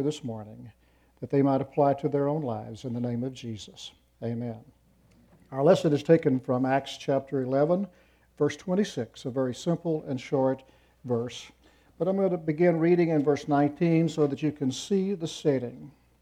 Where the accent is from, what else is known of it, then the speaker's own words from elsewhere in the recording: Texas, United States; So a little more precise, I can say that I'm a Texan.